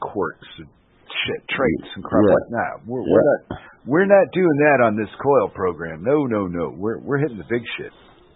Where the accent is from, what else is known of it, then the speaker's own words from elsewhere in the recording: United States; accent: American; and here I am with my American accent.